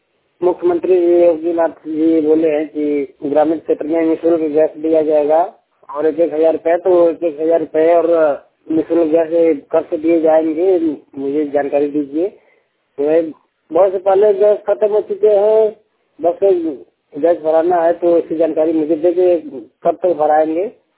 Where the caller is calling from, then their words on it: Uttar Pradesh, India; Mirzapur district Uttar Pradesh से बात कर रहा हूँ, ग्रामीण क्षेत्र का रहने वाला हूँ।